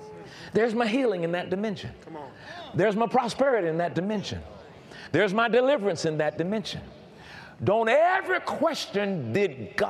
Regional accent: College Park, United States; I'm from College Park. That ain't happening.

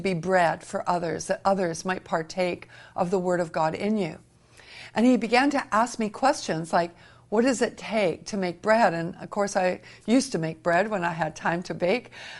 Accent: Canada; And I'm Canadian. I've driven across my nation many times

